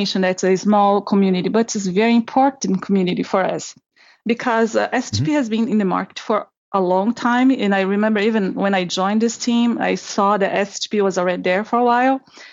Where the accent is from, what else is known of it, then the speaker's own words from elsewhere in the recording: Brazil; English is a second language; also born or lived in Boston; now in Dallas, United States; totally Dallas girl. But actually, you know, I'm originally from Brazil. That's my accent. That's where I'm from, beautiful, hot Brazil. And I used to live in Boston before